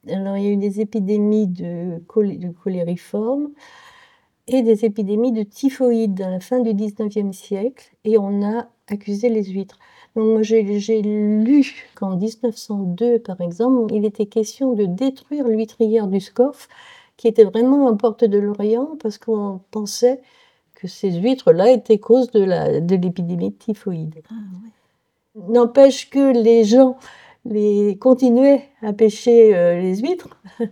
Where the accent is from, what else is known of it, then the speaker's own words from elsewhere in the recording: Locmiquélic, Brittany, France; born there; je suis née à Locmiquélic, donc je suis une vraie Minaouette.